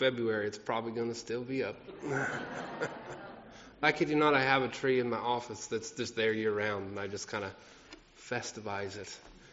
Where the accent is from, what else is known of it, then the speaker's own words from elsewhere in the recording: Colorado, United States; I grew up in Colorado. You know where Colorado is? It's like dead in the middle of the United States, and the Rocky Mountains run right through the middle of it.